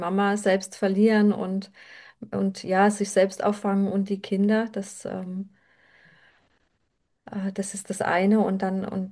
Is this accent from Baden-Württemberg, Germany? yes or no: yes; Mannheim, Baden-Württemberg, Germany; Ich komme aus Mannheim